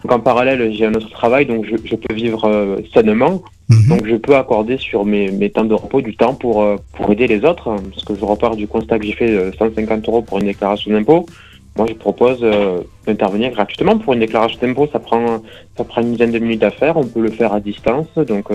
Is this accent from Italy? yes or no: no; Cagnac-les-Mines, Occitanie, France; je suis précisément de Cagnac-les-Mines.